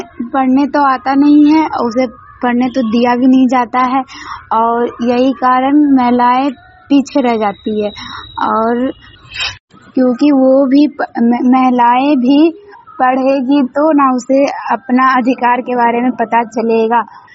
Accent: Laxmigarh, India; हम लक्ष्मीगढ़ के रहने वाले हैं।

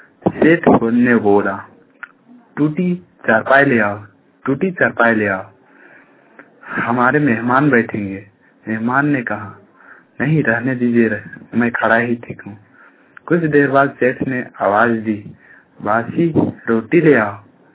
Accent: Kari Khurd, Jharkhand, India; मैं करी खुर्द से हूँ, मेरा डिस्ट्रिक्ट बोकारो।

